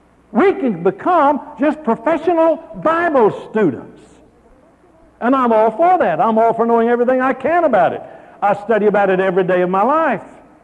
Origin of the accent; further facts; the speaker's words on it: Dallas, Texas, United States; I remember growing up in Dallas when we used to go on a train somewhere.